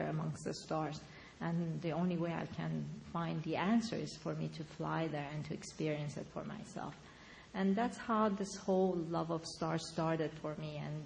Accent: Iran; growing up in Iran is, you know, wanting to become an astronaut is not something that people took you very seriously.

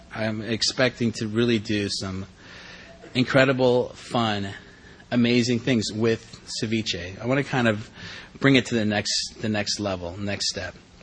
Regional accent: Chicago, Illinois, United States; moved away as an adult; I was born and raised in Chicago and spent the first 22 years of my life there, had many friends and family there.

